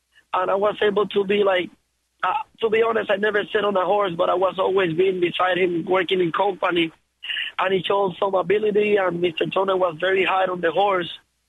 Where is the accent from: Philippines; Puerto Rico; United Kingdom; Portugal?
Puerto Rico; moved away as an adult; now in United States; I am 30 years old. I am from Puerto Rico. And I came to the United States to ride up here in 2013. And I've been based in the Mid-Atlantic since then.